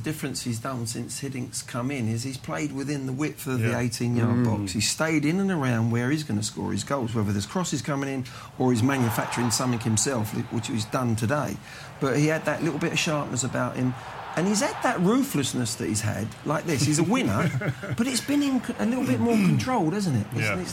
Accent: England, United Kingdom; Just a bit as an Englishman

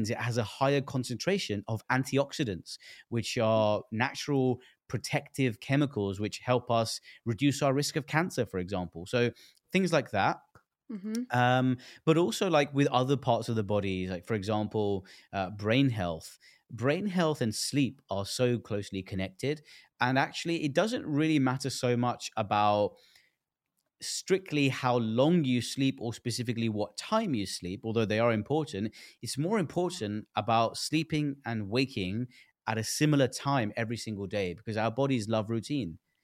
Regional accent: India; you know, obviously my background is like, I'm obviously Indian. And when I was growing up, my mom would make all of these Indian foods at home.

